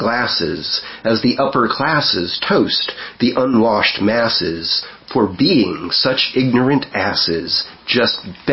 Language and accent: English; Anaheim, California, United States; also born or lived in North Dakota; So yeah, Cali. Anaheim, California.